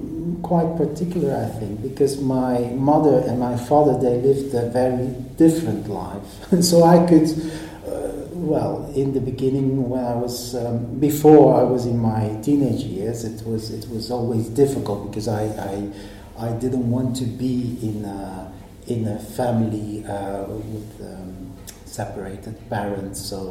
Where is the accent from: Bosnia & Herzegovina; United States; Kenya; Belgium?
Belgium; Antwerp, Flanders; I was born in Belgium, so I'm from Belgium, in Antwerp, which is the largest city in the Dutch-speaking part, in Flanders, in the mid-70s. So you can guess my age.